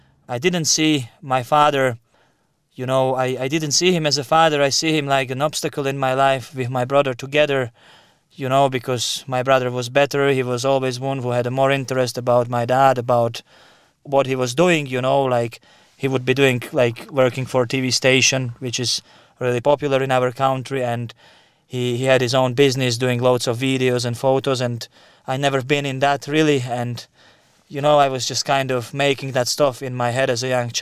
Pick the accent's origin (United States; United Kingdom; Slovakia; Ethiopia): Slovakia; English is a second language; when I was young lad, I'm coming from Slovakia. I'm from part of Slovakia that wouldn't be as rich, you know, and my parents, they would be working so hard. You know, my father, he was Catholic.